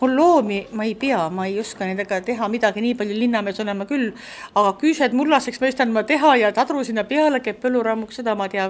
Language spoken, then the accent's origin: Estonian; Saare County, Estonia; ma olen eestlane, ma olen saarlane